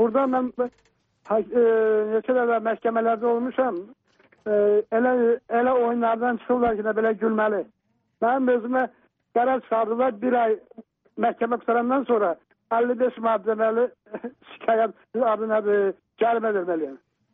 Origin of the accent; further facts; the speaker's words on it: Georgia; Deməli, mən özüm Gürcüstanlıyam.